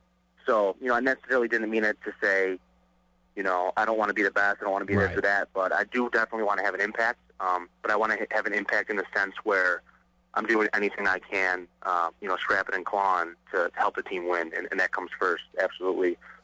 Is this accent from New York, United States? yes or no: no; Chicago, Illinois, United States; I mean, I'm a Cubs fan because I'm from Chicago